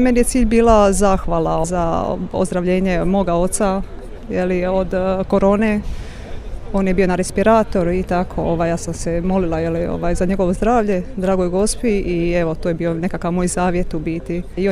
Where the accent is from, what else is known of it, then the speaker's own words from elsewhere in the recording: Hrvace, Split-Dalmatia County, Croatia; now in Zagreb, Croatia; iz Hrvaca, okolica Sinja, tamo sam rođena, odrasla, živim u Zagrebu, tamo radim.